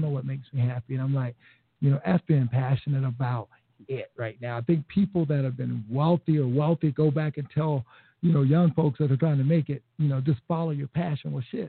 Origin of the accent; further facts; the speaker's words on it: South Carolina, United States; When I go in, I feel like, you know, it's like I'm from South Carolina, you know, and, anyway.